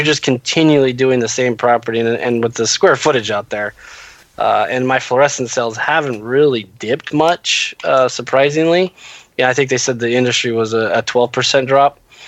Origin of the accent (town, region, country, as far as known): Seattle, Washington, United States